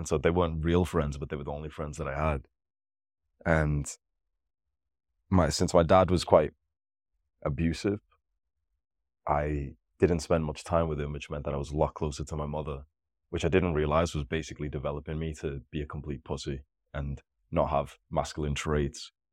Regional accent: Pakistan; born there; So I was born in poverty in Pakistan

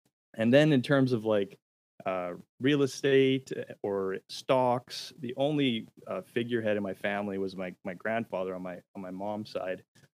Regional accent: Alberta, Canada; So like my background, where I'm from, I grew up in Alberta, Canada. I grew up in a family household that had an outfitting business.

